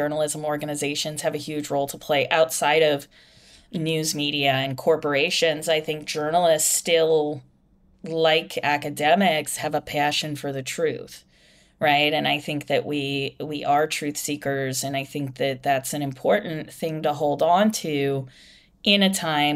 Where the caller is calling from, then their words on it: Ireland; I'm calling you from Ireland right now.